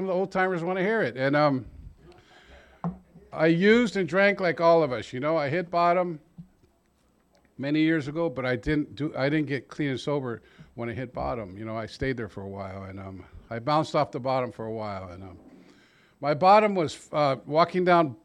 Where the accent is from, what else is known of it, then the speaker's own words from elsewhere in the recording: Chula Vista, California, United States; That's born and raised in Chula Vista, California. I'm a homeboy at Chula Vista, and I used and I got loaded in Chula Vista, and I got clean and sober in Chula Vista.